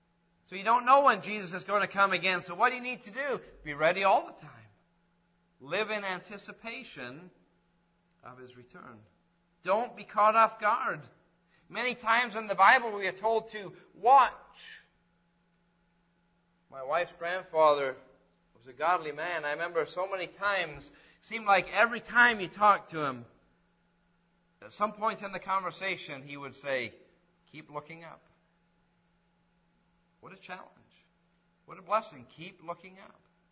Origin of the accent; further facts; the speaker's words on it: England, United Kingdom; I know I'm English as they come, because I'm from England even.